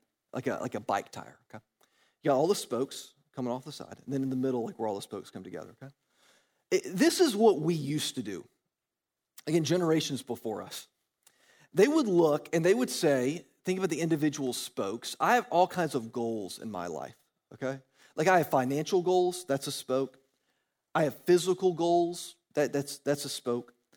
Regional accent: Georgia, United States; yeah, I grew up in Georgia. I'm a big Georgia sports fan, okay?

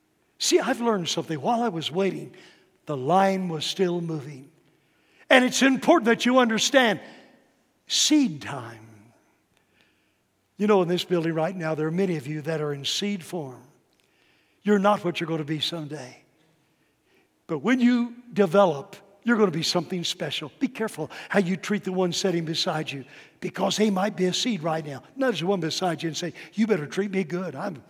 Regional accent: Texas, United States; born there; By the way, I was born in Texas. I know what a hamburger is.

